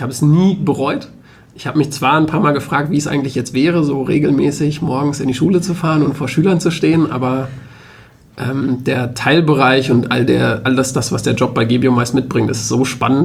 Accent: North Rhine-Westphalia, Germany; now in Münster, Germany; Ich komme selber aus dem Ruhrgebiet

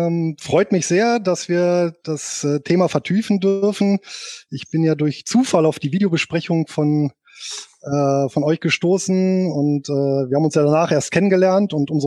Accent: Bonn, North Rhine-Westphalia, Germany; Geboren bin ich hier in Bonn und aufgewachsen, und ja, bin verheiratet, habe zwei Kinder

